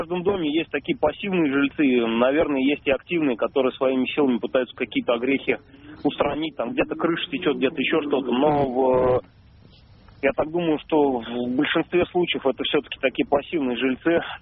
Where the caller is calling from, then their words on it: Samara, Samara Oblast, Russia; звоню вам из Самары.